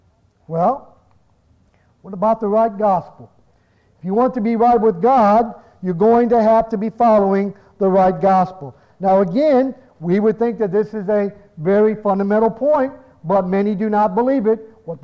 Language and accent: English; Gary, Indiana, United States; born there; You know what? I was born in Gary, Indiana.